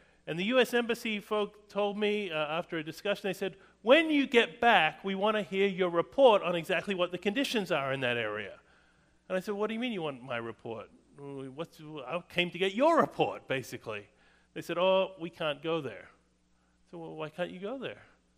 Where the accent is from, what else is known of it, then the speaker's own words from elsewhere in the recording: United States; I'm from America. We got resources. We got know-how.